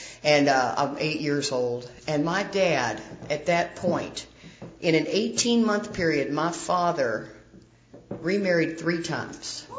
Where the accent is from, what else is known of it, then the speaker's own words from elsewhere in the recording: Houston, Texas, United States; I grew up in Houston, Texas.